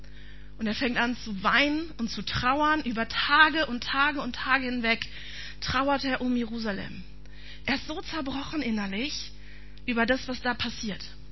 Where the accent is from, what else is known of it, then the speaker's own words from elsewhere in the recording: Berlin, Germany; ich bin kein Jahr vor Mauerfall geboren, aber wenigstens bin ich in Berlin aufgewachsen und habe noch was von der Mauer mitbekommen.